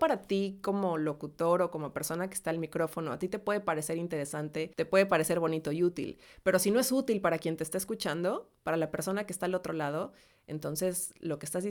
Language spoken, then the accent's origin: Spanish; Mexico; moved away as an adult; Yo tuve la posibilidad de ser locutora en México, pero no es lo mismo ser locutora en un país donde creciste, donde conoces el idioma, me refiero hasta las palabras, el slang que le llaman, ¿no?